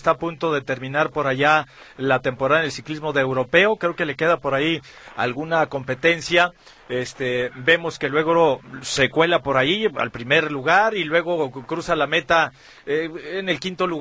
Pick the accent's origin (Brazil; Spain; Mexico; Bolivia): Mexico; ¿por qué como mexicano, siempre en cualquier selección grande o chica, cuando nos enfrentamos con los grandes, la psicología es en contra?